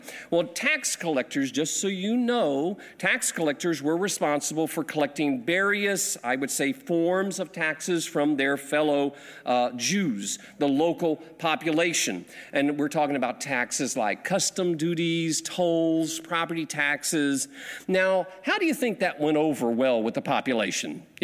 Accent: Texas, United States; I'm from Texas.

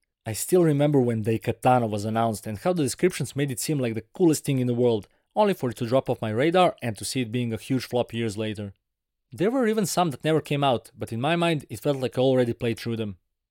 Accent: Serbia; as I grew up in Serbia, it never reached me.

